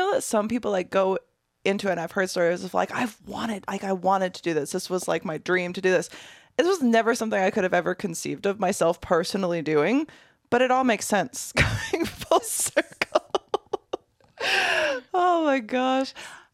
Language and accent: English; Midwest, United States; I grew up in the Midwest.